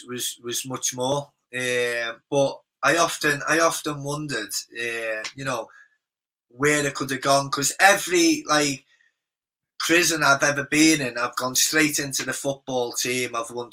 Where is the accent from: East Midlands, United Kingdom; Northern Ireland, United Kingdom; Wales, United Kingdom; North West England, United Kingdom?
North West England, United Kingdom; Liverpool; Yeah, I think growing up in Liverpool, it was like, I think it was survival mode.